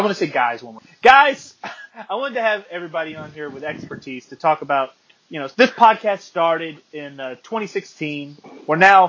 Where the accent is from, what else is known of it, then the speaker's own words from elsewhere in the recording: United States; I don't know the word for it, because I'm an American.